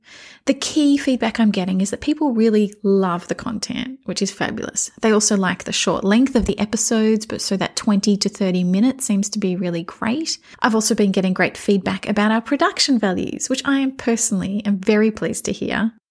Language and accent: English; Australia; So sometimes it's because I'm Australian.